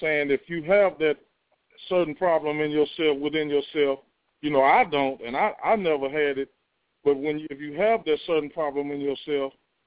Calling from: Dallas, Texas, United States; Yes, this is … I'm calling from Dallas

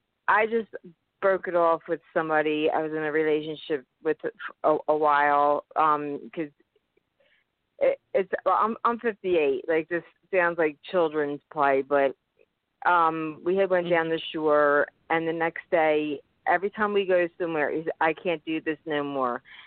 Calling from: Pennsylvania, United States; from Pennsylvania. I just had tuned in.

